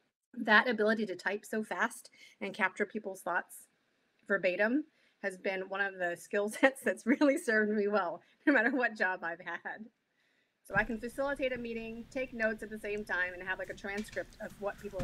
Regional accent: Honolulu, Hawaii, United States; moved away as an adult; also born or lived in Boston; I'm an island girl, was born and raised in Honolulu, Hawaii, spent my first 18 years of life primarily on the island, and then moved to Boston

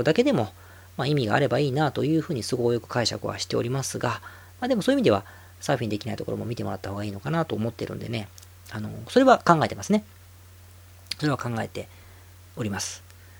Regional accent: Osaka, Japan; born there; 僕は生まれは大阪ですから、東京には、幼馴染もいませんのでね。

